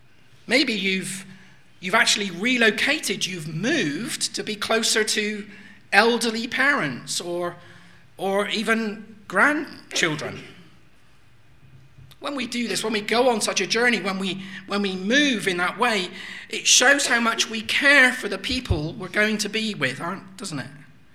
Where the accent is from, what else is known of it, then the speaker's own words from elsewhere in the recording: South West England, United Kingdom; accent: West Country; my accent is from a part of the country called the West Country. It's right in the southwest of England.